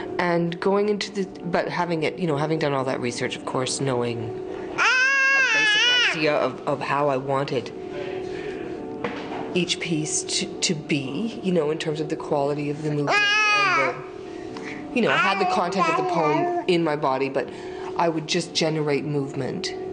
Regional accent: Vancouver, British Columbia, Canada; I'm from Vancouver and I did a degree in visual art at Simon Fraser.

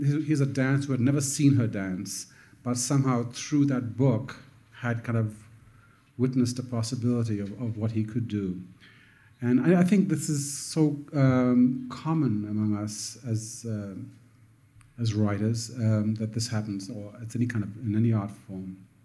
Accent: Sri Lanka; I was born and lived in Sri Lanka, which didn't have too many cowboys.

